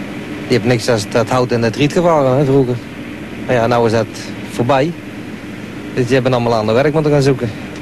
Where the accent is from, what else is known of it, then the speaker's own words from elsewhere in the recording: Drimmelen, North Brabant, Netherlands; Ik kom zelf uit Drimmelen. En heel mijn familie die is schipper.